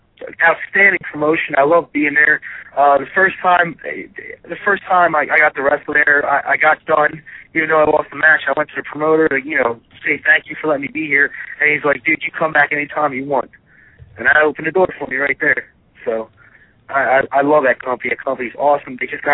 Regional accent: Deptford, London, United Kingdom; And as soon as the promoter found out I was from Deptford, he was like, bam, come on, kid, come on down and wrestle for us.

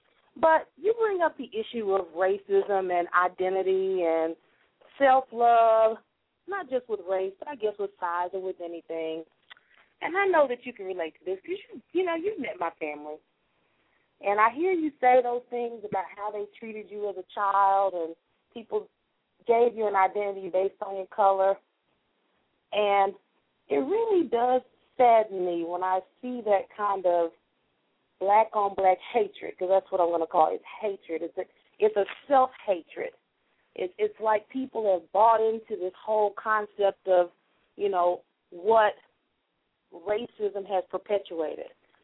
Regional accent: Dallas, Texas, United States; you know I'm from Dallas, Texas.

